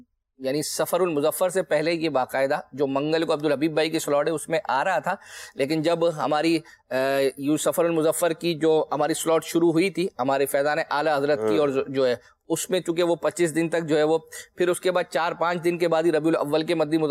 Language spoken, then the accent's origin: Urdu; Pindi Gheb, Punjab, Pakistan; ہمارا ضلع جس کو اٹک کہتے ہیں, اور اٹک ہمارا ضلع ہے اور تحصیل ہماری پنڈی گھیب ہے, ایک مشہور جو ہے وہ اپنا شہر ہے.